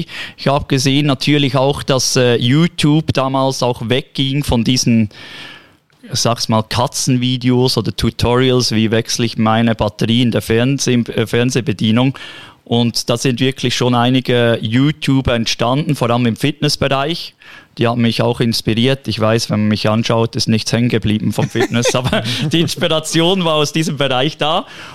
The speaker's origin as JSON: {"language": "German", "town": "Interlaken", "region": "Bern", "country": "Switzerland", "tie": "born there", "accent": "Bernese", "said": "Also ich bin auch Bäckersohn. Ich bin im Kanton Bern in Interlaken geboren. Das hört man, wenn ich Schweizerdeutsch spreche, dass ich den Berner Dialekt habe"}